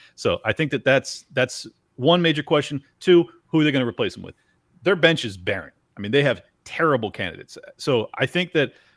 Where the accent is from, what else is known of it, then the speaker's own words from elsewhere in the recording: California, United States; I'm a refugee from California.